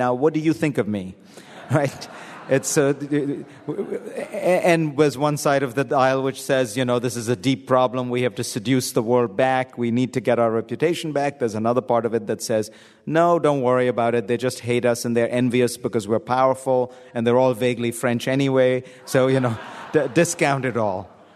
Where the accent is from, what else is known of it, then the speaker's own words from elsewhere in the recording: India; when I was growing up in India